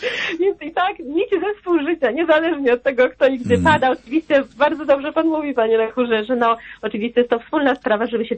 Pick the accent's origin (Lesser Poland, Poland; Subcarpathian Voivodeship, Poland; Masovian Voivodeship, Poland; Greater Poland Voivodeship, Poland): Masovian Voivodeship, Poland; Warsaw; my jesteśmy z Warszawy